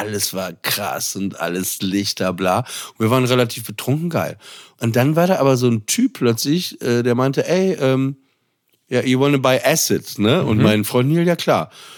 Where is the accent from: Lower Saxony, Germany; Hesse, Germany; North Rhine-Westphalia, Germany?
Lower Saxony, Germany; Papenburg; ich komme aus Papenburg im Emsland